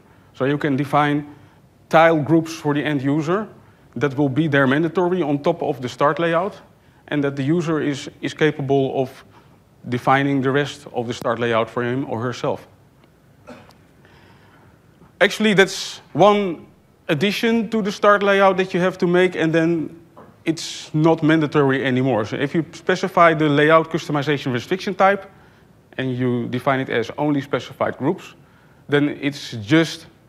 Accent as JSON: {"language": "English", "country": "Netherlands", "second_language": "English", "said": "I am from the Netherlands."}